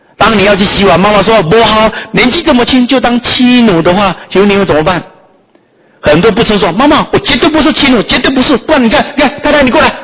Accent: Nantou County, Taiwan; 我是南投人啊。当初我们在南投是最穷的时候

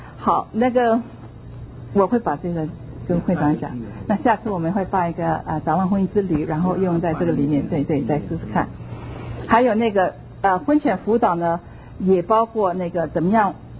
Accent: Shanghai, China; 我们上海人很喜欢吃咸的，

